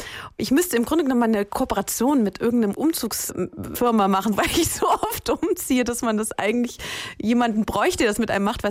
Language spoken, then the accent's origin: German; Wiesbaden, Hesse, Germany; now in Berlin, Germany; Ja, aus dem Hessenlande, und bin ich auch ganz stolz drauf, und ich kehre auch immer gerne wieder zurück.